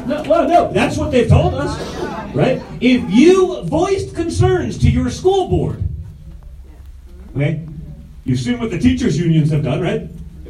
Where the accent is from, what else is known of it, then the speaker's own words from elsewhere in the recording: United States; As an American, I watched what happened in Afghanistan and the withdrawal